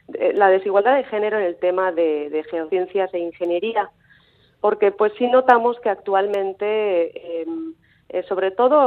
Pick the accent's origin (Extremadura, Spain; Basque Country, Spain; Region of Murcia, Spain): Basque Country, Spain; Vitoria-Gasteiz; moved away as an adult; also born or lived in England; now in Mexico; yo realmente soy de Gasteiz. Llevo bastantes años fuera de Gasteiz. Estuve en Inglaterra haciendo mis estudios de máster y doctorado y realmente mi trabajo actualmente está en la Universidad de Baja California, en México.